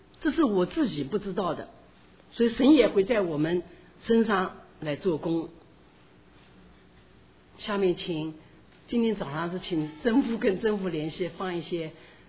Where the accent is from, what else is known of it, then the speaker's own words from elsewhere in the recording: China; 我们中国人比较内向，在神的家里头我们不应该这样的